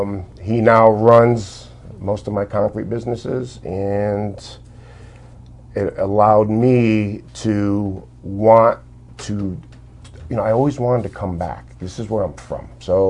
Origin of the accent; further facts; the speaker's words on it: Woonsocket, Rhode Island, United States; I was born and raised in Woonsocket. Single mom. I grew up on welfare, the projects, the whole nine yards, right?